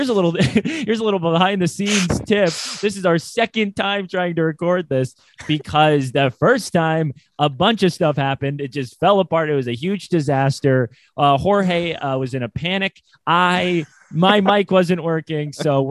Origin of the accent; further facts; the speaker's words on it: Iowa, United States; moved away; also born or lived in Florida; I was born in Florida and then I moved over to Iowa.